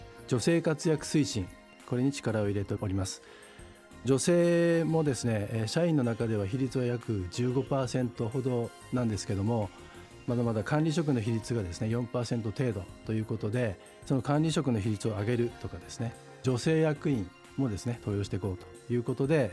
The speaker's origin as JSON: {"language": "Japanese", "town": "Moka", "region": "Tochigi", "country": "Japan", "said": "はい、私は栃木県の真岡市になります。"}